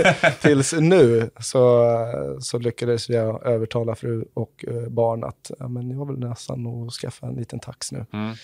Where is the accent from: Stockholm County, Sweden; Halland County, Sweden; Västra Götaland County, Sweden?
Stockholm County, Sweden; Huddinge; Jag är från Huddinge utanför Stockholm.